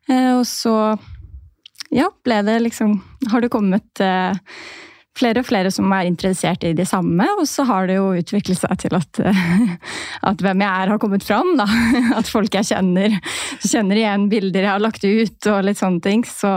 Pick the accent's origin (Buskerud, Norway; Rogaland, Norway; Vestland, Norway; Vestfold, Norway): Vestfold, Norway; Tønsberg; now in Narvik, Norway; Jeg 27 år gammel. Jeg kommer fra Tønsberg opprinnelig, men nå bor jeg i Narvik. Så min samboer, han tok meg langt nord.